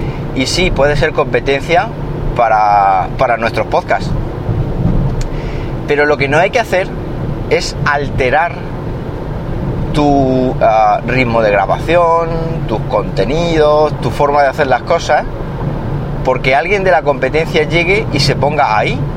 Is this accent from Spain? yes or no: yes; Siles, Andalusia, Spain; por ejemplo, del mesón restaurante de mi pueblo, en Siles, que es el que digo que ha estado mi padre ya hasta que se ha jubilado